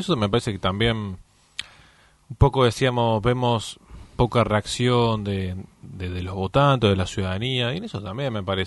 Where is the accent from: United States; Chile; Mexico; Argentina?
Argentina; Buenos Aires Province; yo nací en Capital, viví siempre en provincia.